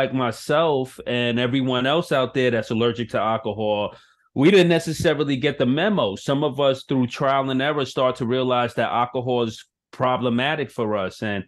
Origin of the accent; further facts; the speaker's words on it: New York City, New York, United States; I'm from Brooklyn, New York. I am a decade sober.